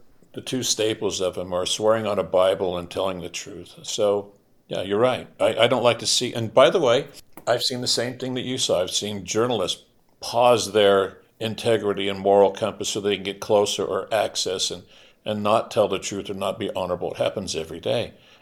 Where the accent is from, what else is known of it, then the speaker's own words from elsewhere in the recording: Bingham, United States; it goes flat out against the face of what I grew up in Bingham and the concepts of honor, truth, integrity.